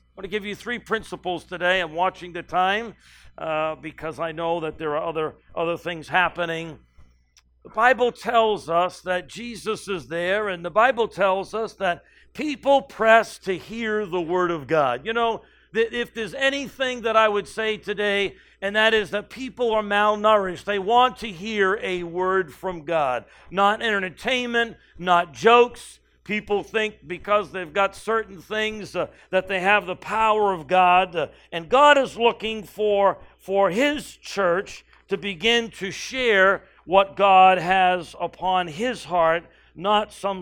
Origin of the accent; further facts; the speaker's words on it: New England, United States; I'm from New England, me, and I'm Portuguese, and … now you know the rest of the story. And Portuguese people tend to be a little loud.